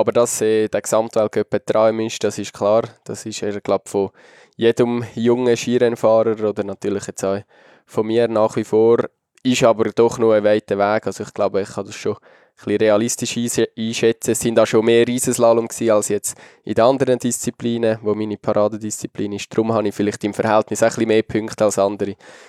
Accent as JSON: {"language": "German", "country": "Switzerland", "said": "Ja, jetzt als Schweizer"}